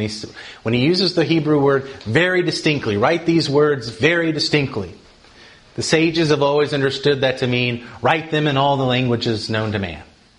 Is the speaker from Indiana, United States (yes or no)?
yes; Seymour, Indiana, United States; I'm from Seymour, Indiana, so I'm announcing my bid for presidency from Seymour Elementary School to show I'm a man of the people.